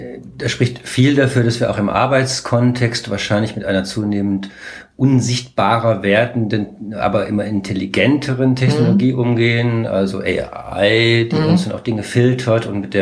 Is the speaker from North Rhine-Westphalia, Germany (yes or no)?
no; Berlin, Germany; Ich finde, das ist ja in der Tat ein Phänomen in Berlin, wo ich herkomme.